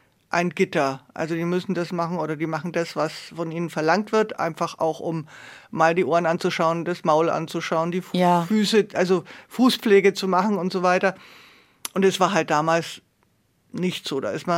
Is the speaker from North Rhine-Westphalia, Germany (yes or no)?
no; Nuremberg, Bavaria, Germany; born there; weil ich meine, Nürnberg ist halt meine Geburtsstadt.